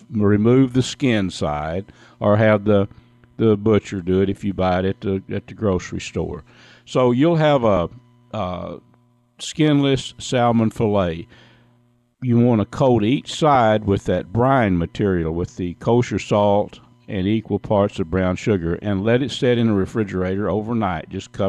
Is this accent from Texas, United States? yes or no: yes; Texas, United States; I have a tough time calling it salmon because I'm from Northeast Texas.